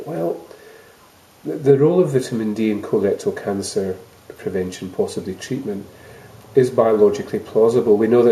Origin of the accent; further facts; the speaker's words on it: Scotland, United Kingdom; accent: Scottish; I'm Scottish, as you know, one can tell by accent